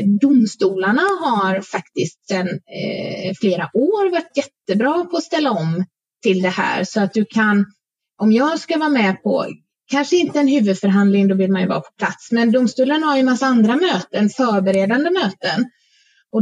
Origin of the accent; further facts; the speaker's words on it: Gothenburg, Västra Götaland County, Sweden; särskilt som göteborgare